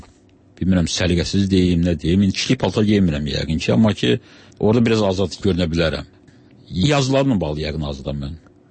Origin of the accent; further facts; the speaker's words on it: Baku, Azerbaijan; Hərçən Bakıda anadan olmuşam, sonra uşaq vaxtı rayonda olsam, sonra Bakıda yaşanmışam.